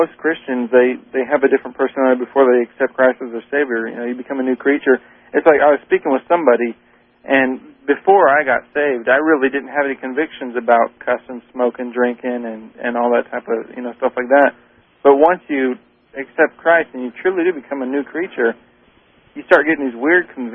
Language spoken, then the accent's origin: English; Belmont, Illinois, United States; Well, when I'm from Belmont, Illinois, the street signs were usually little natural indicators.